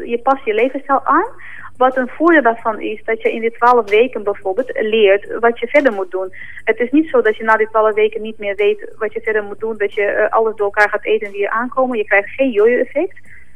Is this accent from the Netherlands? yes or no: no; Grozny, Chechnya, Russia; Ja, ik kom uit het Oostblok, inderdaad. Uit Tsjetsjenië, uit Grozny.